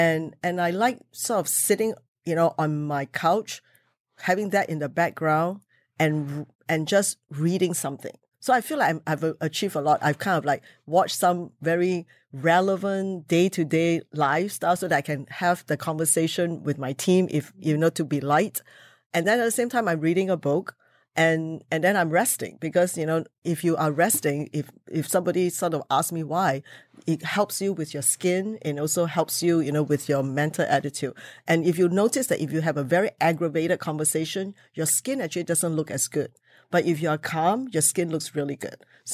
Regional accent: Singapore; born there; I am born in Singapore. I'm crazy. I'm Asian, but I'm not rich.

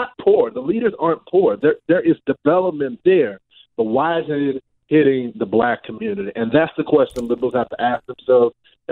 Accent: Texas, United States; everyone this week talked about Dayton and El Paso in my home state of Texas

